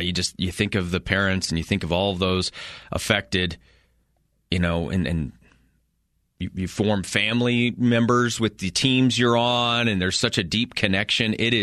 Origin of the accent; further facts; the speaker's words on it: Cheyenne Wells, Colorado, United States; I grew up in Cheyenne Wells, Colorado